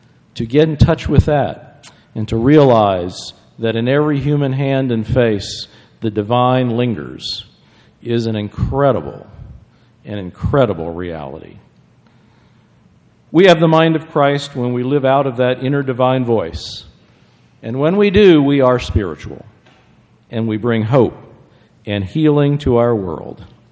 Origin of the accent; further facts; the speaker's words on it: United States; Now, I'm an American and proud of it.